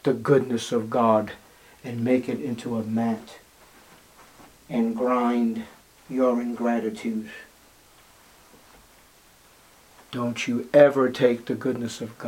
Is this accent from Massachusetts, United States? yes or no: yes; Boston, Massachusetts, United States; Where are you from? I'm from Boston.